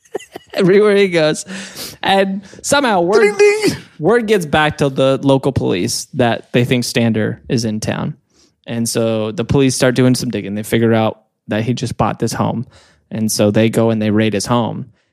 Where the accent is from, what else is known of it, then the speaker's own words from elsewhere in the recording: Australia; I'm from Australia, mate.